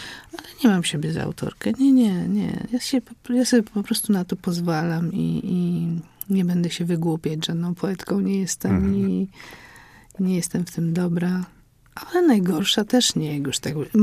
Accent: Poznań, Greater Poland Voivodeship, Poland; Poznań jest moim rodzinnym miastem po prostu. Tutaj się urodziłam, tutaj się kształtowałam, tu mam rodzinę, mam bliskich.

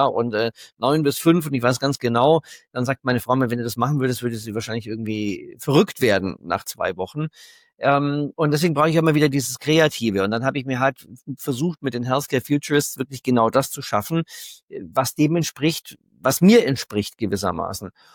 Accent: Bavaria, Germany; ich komme aus Bayern

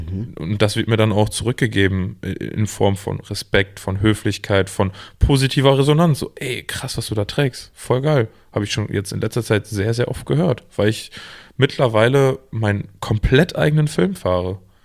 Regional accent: North Rhine-Westphalia, Germany; ich komme aus dem Münsterland, hier ist es das genaue Gegenteil der Fall.

